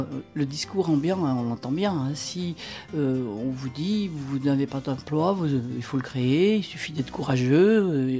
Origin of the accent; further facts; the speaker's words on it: Saint-Étienne, Auvergne-Rhône-Alpes, France; Je suis originaire de Saint-Étienne